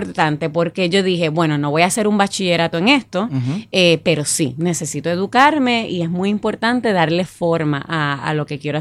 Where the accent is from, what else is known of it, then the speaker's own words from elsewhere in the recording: Utuado, Puerto Rico; Pero como soy del pueblo de Utuado, que es un pueblo del área central de Puerto Rico.